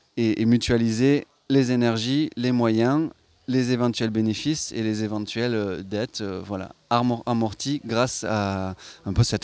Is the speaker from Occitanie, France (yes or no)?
yes; Toulouse, Occitanie, France; Non, la Fabrique Toulousaine, on vient de Toulouse.